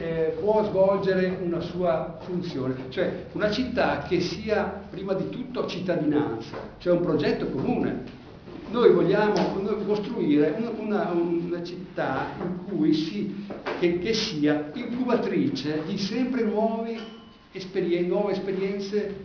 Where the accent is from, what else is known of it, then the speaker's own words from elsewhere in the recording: Venice, Veneto, Italy; io che sono veneziano non ci ho marciato per niente